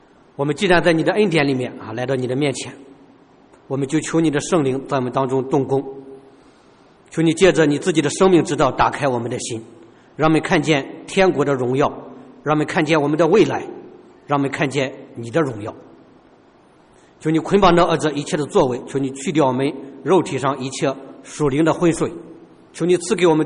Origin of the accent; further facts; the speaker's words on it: China; 所以说我们中国人是非常重视未来的。